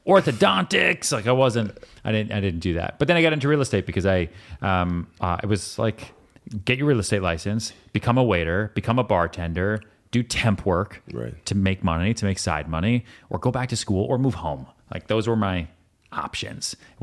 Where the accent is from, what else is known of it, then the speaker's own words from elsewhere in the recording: Massachusetts, United States; now in New York City, United States; I didn't want to go to Los Angeles because I grew up outside Boston and LA was just way too far.